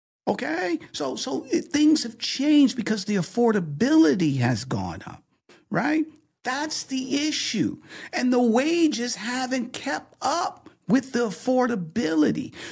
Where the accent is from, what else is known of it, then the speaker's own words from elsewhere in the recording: Detroit, Michigan, United States; even though I grew up in Detroit where people were working at GM, Ford, Chrysler